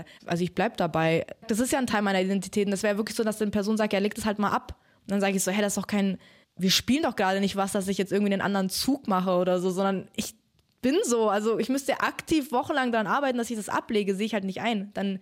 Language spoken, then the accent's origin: German; Munich, Bavaria, Germany; Ich komme aus München, aus Minga, aus, keine Ahnung, aus der Gegend.